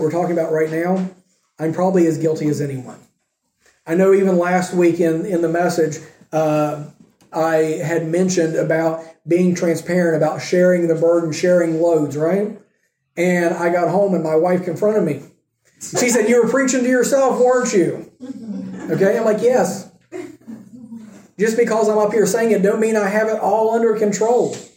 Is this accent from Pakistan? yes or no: no; United States; And I know as American, it's probably even more so for me, okay?